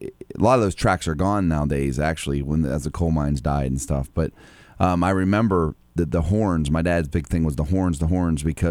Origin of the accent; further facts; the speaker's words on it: Ohio, United States; because I grew up in a rural area. I'm from Eastern Ohio, and we dealt with a lot of train tracks